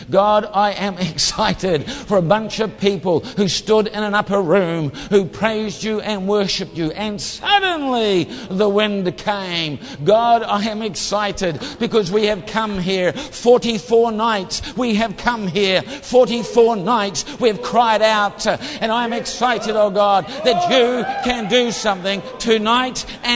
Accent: New Zealand; I'm a Kiwi. I can't help but get excited.

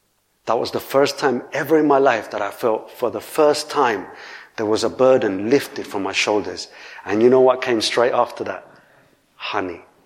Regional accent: Colombia; I met people from my country. I was from Colombia.

